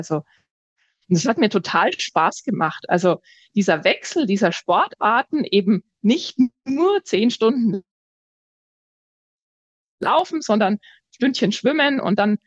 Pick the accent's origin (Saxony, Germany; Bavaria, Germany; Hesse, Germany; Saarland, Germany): Bavaria, Germany; Nuremberg; geboren bin ich in Nürnberg und genau aufgewachsen, so ein bisschen im Umkreis, immer mal wieder umgezogen, genau, also mehrere Stationen da gehabt.